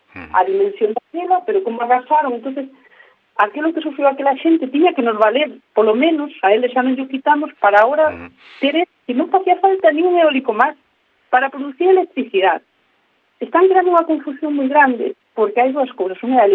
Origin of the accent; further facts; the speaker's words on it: Ourense, Galicia, Spain; now in Aranga, Spain; vivindo aquí 20 anos, son de Orense, pero levo 20 anos vivindo aquí en Aranga